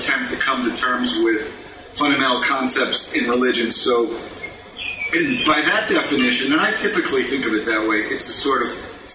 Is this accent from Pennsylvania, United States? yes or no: yes; Pennsylvania, United States; I grew up near Philadelphia in a steel town.